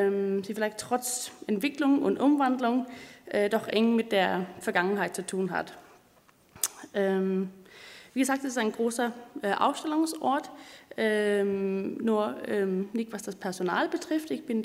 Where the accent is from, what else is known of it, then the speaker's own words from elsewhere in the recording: Copenhagen, Capital Region of Denmark, Denmark; ich bin aus Kopenhagen, wie gesagt